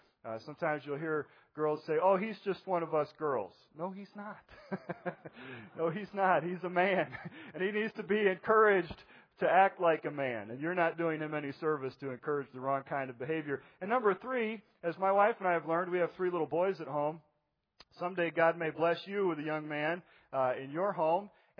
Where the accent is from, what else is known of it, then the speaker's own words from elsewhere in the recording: Danville, Illinois, United States; I grew up in Danville, Illinois.